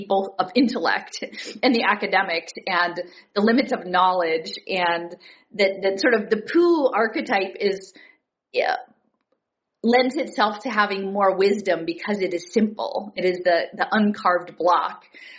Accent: Fort Worth, Texas, United States; born there; even though I was born in Fort Worth, Texas, I was actually conceived in Tulsa.

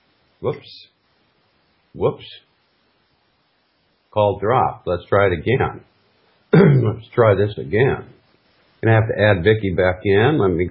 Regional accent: Fairbanks, Alaska, United States; When we grew up in Fairbanks, Alaska, everything was black and white.

